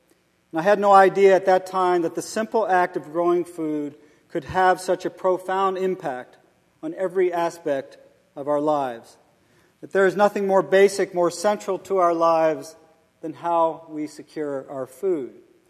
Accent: Delaware, United States; I actually have roots in this part of the world. I grew up in Delaware.

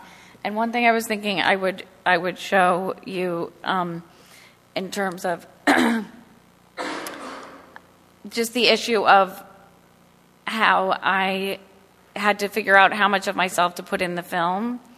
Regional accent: New York, United States; And I was in that film not as telling my inner thoughts, but as a New Yorker who wasn't there.

